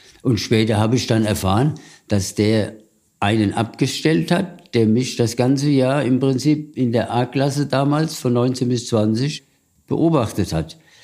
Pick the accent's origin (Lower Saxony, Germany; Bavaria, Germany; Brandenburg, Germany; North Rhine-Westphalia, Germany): Bavaria, Germany; Röllfeld; also born or lived in Klingenberg; In Röllfeld bin ich aufgewachsen, genau.